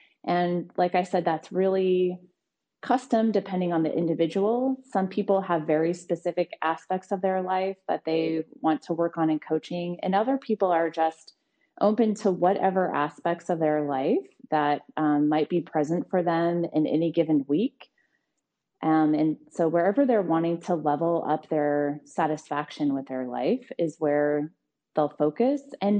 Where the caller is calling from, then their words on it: Juneau, Alaska, United States; I'm joining you from the Mendenhall Valley off Back Loop Road.